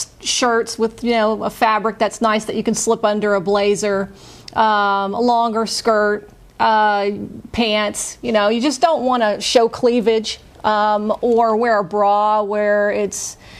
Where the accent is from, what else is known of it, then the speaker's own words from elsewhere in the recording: Louisiana, United States; They say Italians talk with their hands, but wait a minute. I'm Cajun. We do too.